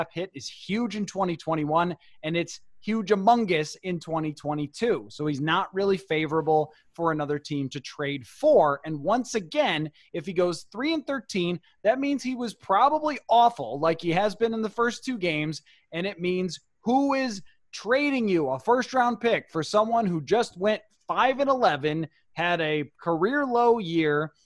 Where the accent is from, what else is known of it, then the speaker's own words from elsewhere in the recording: Buffalo, New York, United States; and I'm from Buffalo.